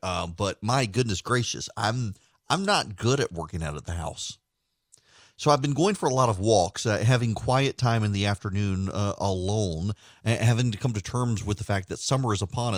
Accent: Dubai, United Arab Emirates; Now, granted, I grew up in Dubai, but we would come home during the summer.

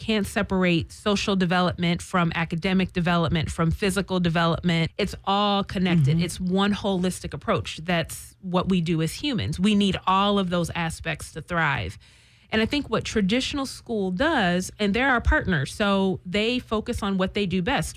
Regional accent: Midwest, United States; I actually, I'm originally from the Midwest

